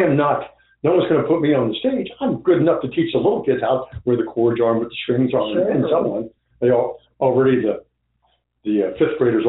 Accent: Dahlonega, Georgia, United States; I would have loved to put it in my hometown of Dahlonega, Georgia.

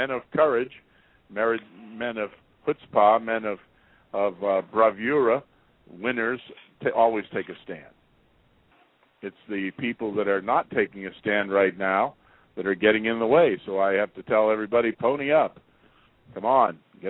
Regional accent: Lexington, Massachusetts, United States; born there; now in New Hampshire, United States; I live here in the wonderful state of New Hampshire. I was born in Lexington, Massachusetts.

